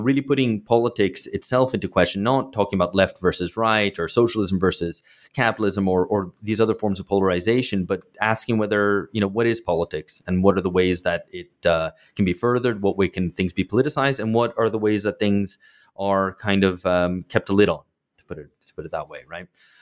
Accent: United Kingdom; And I grew up in Britain then.

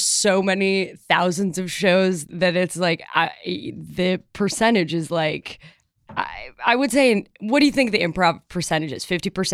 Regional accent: Chicago, Illinois, United States; So I went to NYU, and I grew up in Chicago, and I went to NYU, and when I went to audition at NYU, it was the first time I had ever been on a plane.

